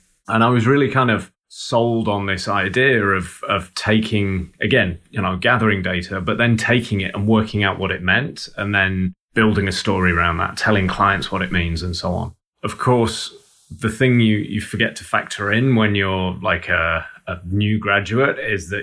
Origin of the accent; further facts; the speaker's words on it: England, United Kingdom; now in Toronto, California, United States; No, so I grew up in England, in the UK.